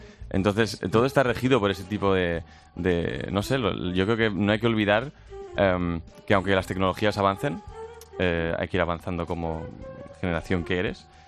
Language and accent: Spanish; Japan; como crecí en Japón, 7 años de mi vida